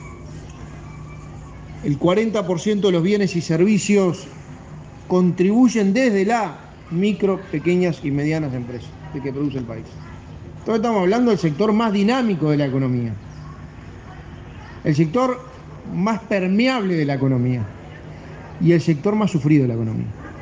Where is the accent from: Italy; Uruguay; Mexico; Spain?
Uruguay; Tacuarembó; Nosotros venimos de Tacuarembó